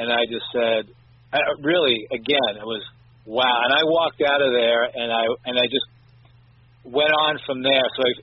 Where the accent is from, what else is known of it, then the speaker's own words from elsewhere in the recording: New York, United States; now in Nashville, United States; people that I grew up with in New York, and oh, you live in Nashville now.